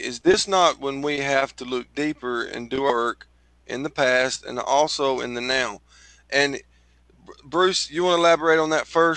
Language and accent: English; Rome, Lazio, Italy; Yeah, I'm from Rome, so we know it here in Rome.